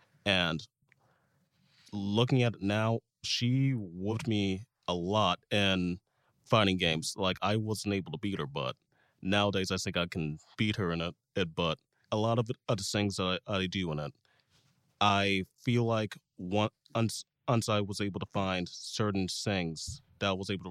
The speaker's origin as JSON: {"language": "English", "town": "St. Charles", "country": "United States", "tie": "born or raised there", "said": "spending time with my mom when I grew up in St. Charles throughout out my days from elementary school to fifth grade."}